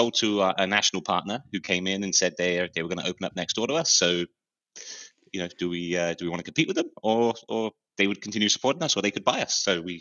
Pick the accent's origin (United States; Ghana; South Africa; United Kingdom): United Kingdom; Bournemouth, South West England; moved away as an adult; now in Canada; Born and raised in Bournemouth in the UK, and spent my early adulthood there till I was 25 when I moved to Canada in 2005. Went to school in Bournemouth University